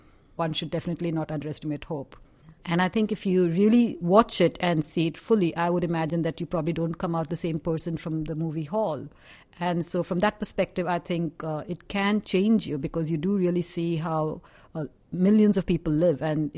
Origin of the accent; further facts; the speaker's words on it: India; that's probably not so good to me as an Indian, because there's a lot more to India than, you know, the picture has depicted.